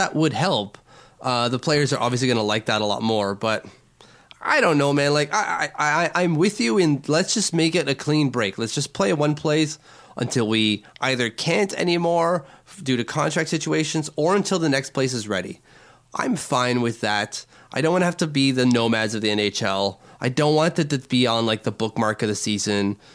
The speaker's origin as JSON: {"language": "English", "country": "France", "accent": "French", "second_language": "English", "said": "In like my French accent, do I have to say it that way?"}